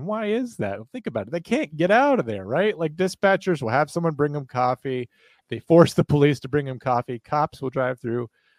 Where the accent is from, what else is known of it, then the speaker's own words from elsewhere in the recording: United States; born there; I'm an American. I was born in America. I'm what you would call Native American because I'm from here.